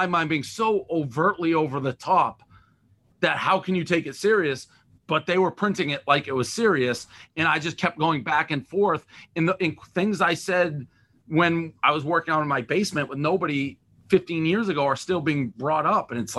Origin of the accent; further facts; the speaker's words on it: Massachusetts, United States; Monty's is my hometown pizza. So that was going to be the best score I've ever given before I ever gave it, because it's what I grew up on.